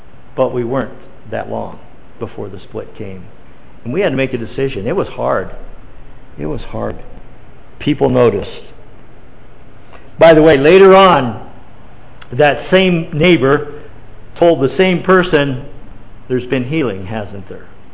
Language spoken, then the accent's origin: English; Colorado Springs, Colorado, United States; In 1981, the church that I grew up in Colorado Springs, a church of 600 people, split.